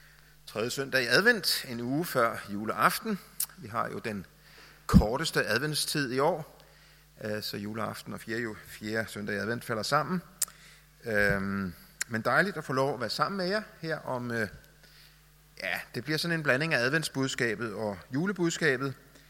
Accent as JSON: {"language": "Danish", "town": "Rødovre", "region": "Capital Region of Denmark", "country": "Denmark", "tie": "born or raised there", "said": "Jeg er vokset op i Rødovre, som ikke ligger så langt herfra"}